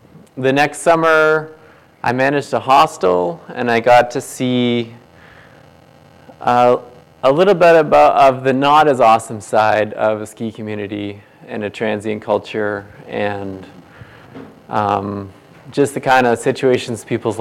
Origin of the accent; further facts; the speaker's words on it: Ontario, Canada; now in Golden, Canada; I grew up in Ontario, not too far out of Ottawa.